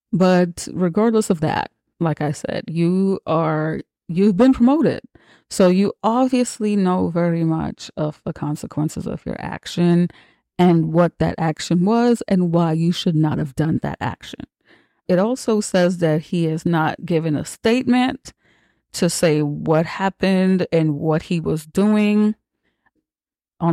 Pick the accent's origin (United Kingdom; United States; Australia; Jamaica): Jamaica; which I can relate. I was raised in Jamaica.